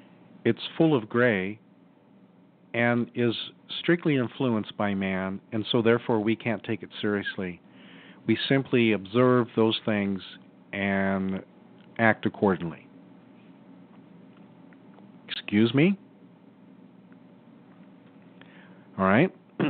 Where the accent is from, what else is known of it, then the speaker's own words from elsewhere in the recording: Arizona, United States; And so I've never really been around alligators, right? I was raised in Arizona.